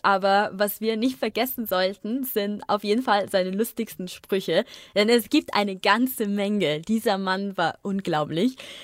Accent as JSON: {"language": "German", "region": "England", "country": "United Kingdom", "said": "Als Engländer, als Brite, ja, ich weiß nicht, was schlimmer ist."}